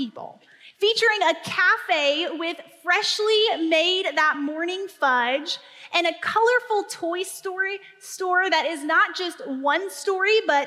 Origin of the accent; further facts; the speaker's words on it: Tennessee, United States; Growing up in Northeast Tennessee, every single year of elementary school